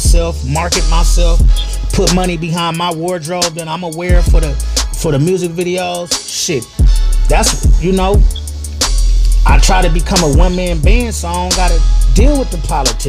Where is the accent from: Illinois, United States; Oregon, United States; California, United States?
California, United States; Oakland; I'm from Northern California, Oakland, California, North Oakland, California.